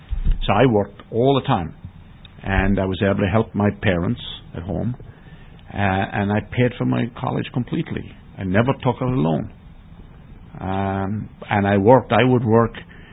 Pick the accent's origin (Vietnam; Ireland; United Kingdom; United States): Ireland; As being Irish and being male, you don't ask questions.